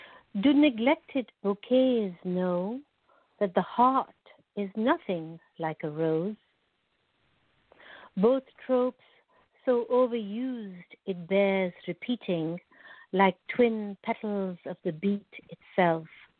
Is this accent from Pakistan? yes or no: yes; Pakistan; now in United States; as I came as an immigrant, and I am from South Asia, I'm from Pakistan